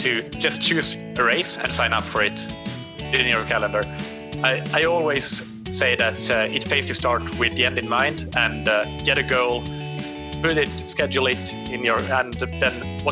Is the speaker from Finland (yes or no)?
yes; Finland; first language Swedish; English is a second language; now in Lisbon, Portugal; So I am Finnish. I grew up in Finland, but in a Swedish-speaking part of Finland. So Swedish is my first language, English is my second, and Finnish is only my third language.